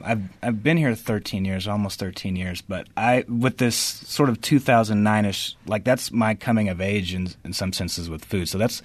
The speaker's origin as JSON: {"language": "English", "region": "Texas", "country": "United States", "tie": "born or raised there", "said": "growing up in the restaurants that I grew up in West Texas."}